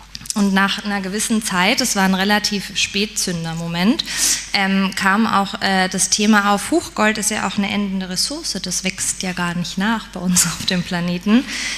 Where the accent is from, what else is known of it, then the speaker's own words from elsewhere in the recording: Pforzheim, Baden-Württemberg, Germany; Ich bin in einer Schmuckfamilie groß geworden in Pforzheim